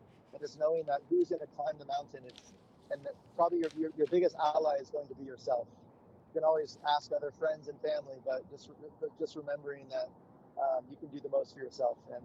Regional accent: California, United States; I was born in California, raised in the Sierra Foothills of California.

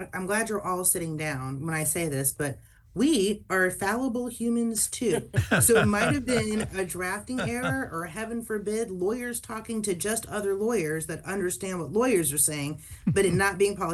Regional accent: United States; when it came to my ability as an American to be in possession of a weapon.

